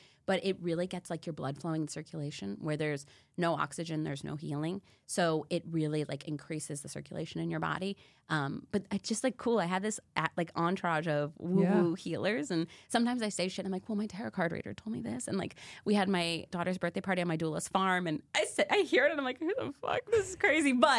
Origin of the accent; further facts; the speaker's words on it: Connecticut, United States; now in Columbus, United States; But I got a job in Columbus. I'm from Connecticut, okay? I went to school in New York.